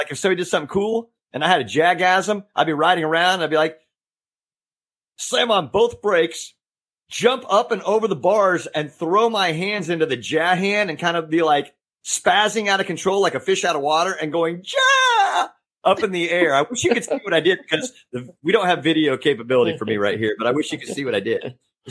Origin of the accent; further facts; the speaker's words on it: Indianapolis, Indiana, United States; also born or lived in Greenwood; Now, obviously, I grew up in Indianapolis, but then was raised for a while in Greenwood. So